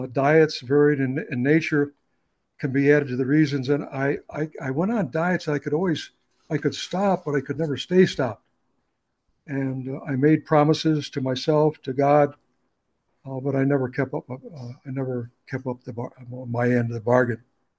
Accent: Avon Lake, Ohio, United States; My first meeting was in my hometown of Avon Lake, Ohio.

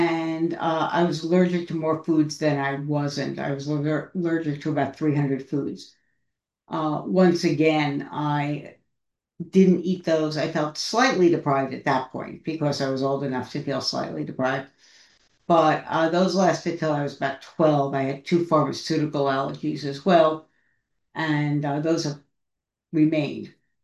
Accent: New York City, New York, United States; And the way I describe my childhood, I was raised in New York City. I had lots and lots and lots of stuff to do. Welcome to New York City: museums, theaters, restaurants, parks, everything.

